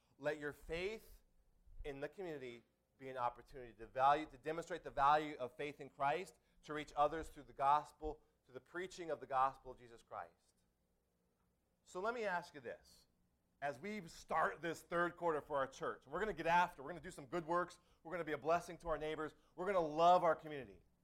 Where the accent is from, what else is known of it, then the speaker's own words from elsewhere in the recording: United States; I'm an American. I believe in that.